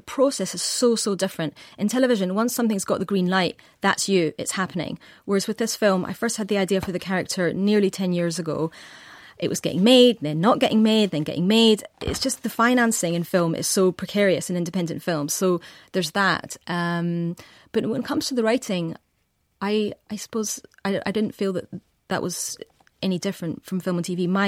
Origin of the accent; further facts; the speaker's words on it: Glasgow, Scotland, United Kingdom; because growing up in Glasgow, it would be like saying I want to be a model.